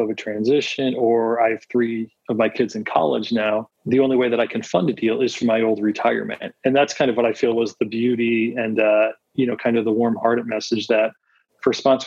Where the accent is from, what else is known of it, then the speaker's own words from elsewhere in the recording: Scranton, Pennsylvania, United States; I'm originally from Scranton, PA. So kind of that, you know, Rust Belt line